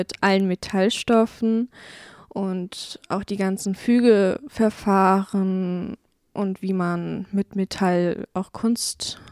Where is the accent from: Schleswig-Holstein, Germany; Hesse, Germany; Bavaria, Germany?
Schleswig-Holstein, Germany; Hohenhorn; Ich komme hier aus Schwarzenberg und ich bin groß geworden auf dem Dorf in Hohenhorn.